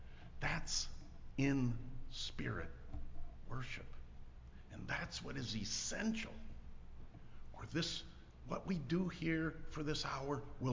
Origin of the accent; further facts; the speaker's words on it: Eastmanville, Michigan, United States; I grew up in Eastmanville, used to be Christian Reformed Church, now United Reformed Church. I grew up there. It's an old country church.